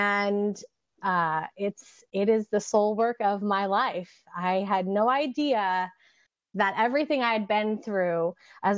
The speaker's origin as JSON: {"language": "English", "region": "Montana", "country": "United States", "tie": "born or raised there", "lives_now": "Washington State, United States", "said": "I was born in Washington State, and I live in Washington State now. But I grew up in Montana in a town of 12,000 people."}